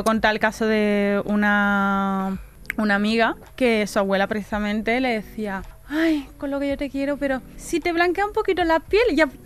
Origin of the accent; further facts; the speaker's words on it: Guinea; yo en mi país de origen, durante mucho tiempo no quería saber nada de él